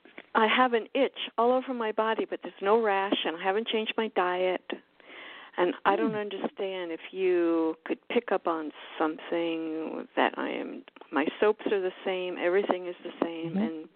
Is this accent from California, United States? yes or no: no; Florida, United States; I'm from South Florida.